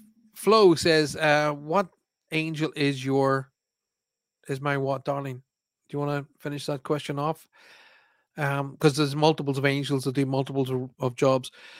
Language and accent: English; Armagh, Northern Ireland, United Kingdom; I can take the mickey because so am I. I'm from Armagh.